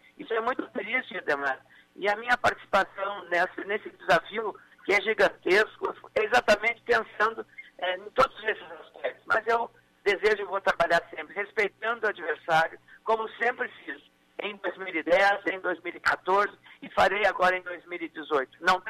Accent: Lagoa Vermelha, Rio Grande do Sul, Brazil; Eu sou gaúcho da Lagoa Vermelha.

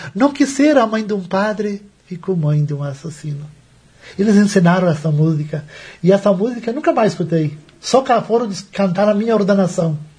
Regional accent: Áurea, Rio Grande do Sul, Brazil; com o meu pároco da minha terra, lá de Áurea.

